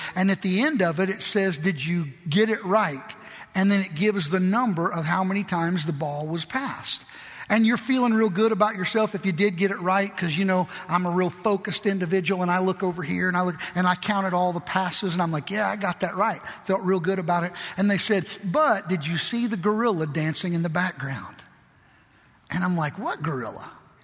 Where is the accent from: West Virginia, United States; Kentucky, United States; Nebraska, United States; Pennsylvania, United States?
Kentucky, United States; My parents, we were raised in Western Kentucky, and my family, part of my family was from Southern Illinois and part of it was from Western Kentucky.